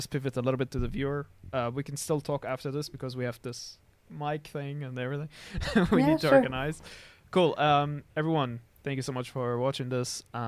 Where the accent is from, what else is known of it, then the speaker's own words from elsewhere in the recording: Syria; I come from Syria, and we need more of that.